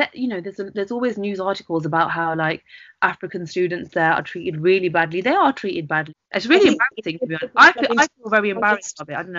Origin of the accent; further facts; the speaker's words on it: India; with me obviously wanting to marry a black person and being Indian